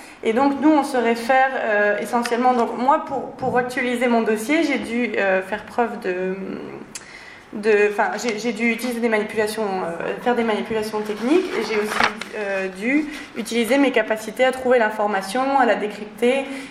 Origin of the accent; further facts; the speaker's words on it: France; parce que je suis française donc je vote pour la France